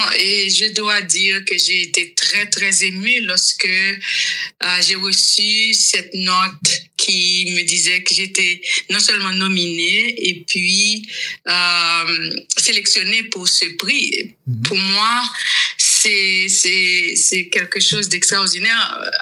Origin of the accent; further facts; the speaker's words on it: Haiti; moved away as an adult; now in Canada; je suis haïtienne. Je suis canadienne d'origine haïtienne. J'ai fait l'école normale supérieure. J'ai enseigné pendant des années avant d'immigrer au Canada.